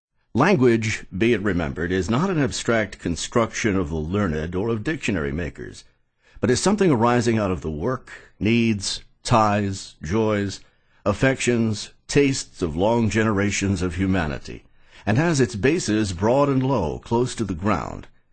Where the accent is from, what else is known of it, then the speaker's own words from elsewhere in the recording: Michigan, United States; The wreck had been big news in my home state of Michigan.